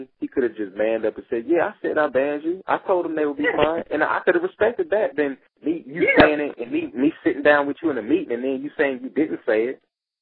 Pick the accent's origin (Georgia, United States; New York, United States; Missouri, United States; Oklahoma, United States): Missouri, United States; St. Louis; he's from St. Louis, I'm from St. Louis, he's supporting